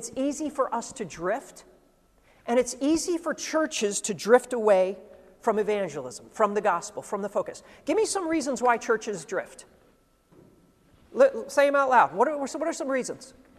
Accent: United States; I'm always amazed as an American. If it's 200 years old in America, it's old.

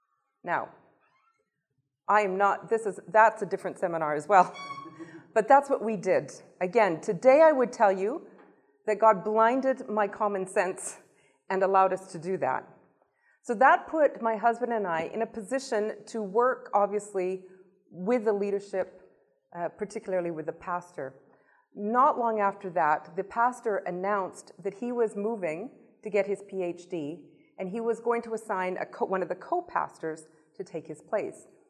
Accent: Canada; moved away as an adult; now in Portugal; I am not Portuguese. I am by nationality now, but I am actually from Canada, and I moved to Portugal 18 years ago.

